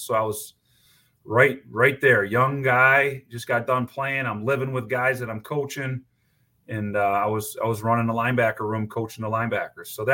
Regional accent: Wisconsin, United States; born or raised there

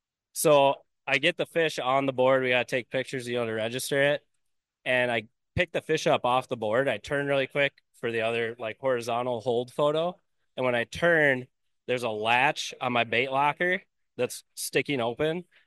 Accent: Hastings, Minnesota, United States; I'm from the Twin Cities area out of Hastings. So I fish those metro waters that nobody wants to go

